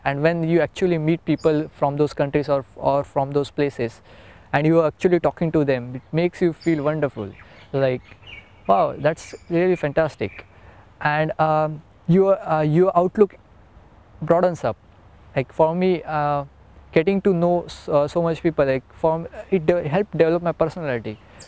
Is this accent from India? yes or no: yes; Mumbai, Maharashtra, India; English is a second language; now in Australia; I am from Mumbai, India